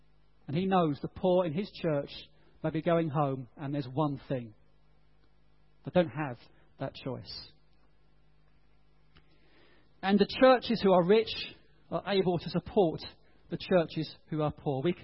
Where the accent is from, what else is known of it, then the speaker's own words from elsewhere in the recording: United Kingdom; I'm British, you know.